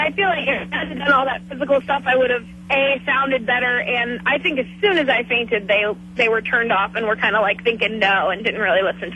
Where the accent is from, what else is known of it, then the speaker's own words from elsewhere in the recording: Ohio, United States; now in New York City, United States; I was in New York at the time, but I'm from Ohio.